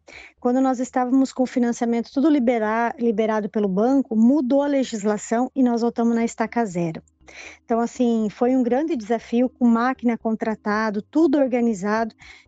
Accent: Palotina, Paraná, Brazil; Eu nasci e cresci em Palotina, né? Sou paranaense com muito orgulho. E em 2016, decidi, junto com meu esposo, voltar para o campo. Meu pai já morava no campo, sou filha de produtor rural

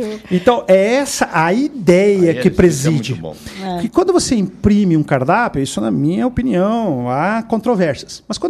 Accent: Curitiba, Paraná, Brazil; eu sou curitibano mesmo, né? Daqueles que tomavam banho no Rio Belém.

